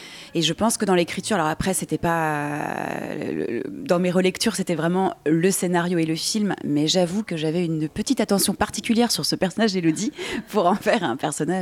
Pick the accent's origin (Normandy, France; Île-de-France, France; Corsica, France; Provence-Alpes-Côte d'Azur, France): Corsica, France; San Giovanni di Moriani; Je suis de San Giovanni di Moriani.